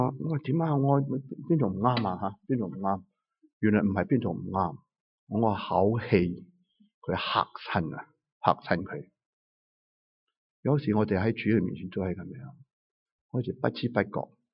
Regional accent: Guangdong, China; 咁其实我呢个广东人咧都好中意食大蒜

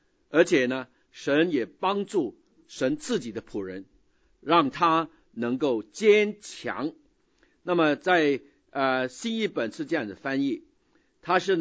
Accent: China; moved away; 那么多的中国人从我们中国来到这个地方

